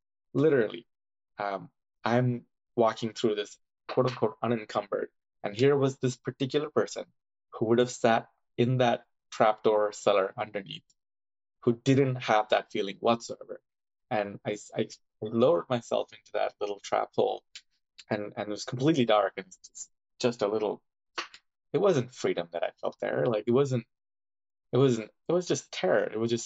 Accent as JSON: {"language": "English", "country": "Sri Lanka", "tie": "born or raised there", "said": "I have really good memories of June bugs growing up in Sri Lanka"}